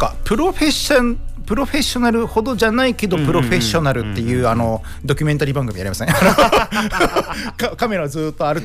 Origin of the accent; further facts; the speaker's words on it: Numazu, Shizuoka, Japan; ね、私の故郷である静岡県沼津市の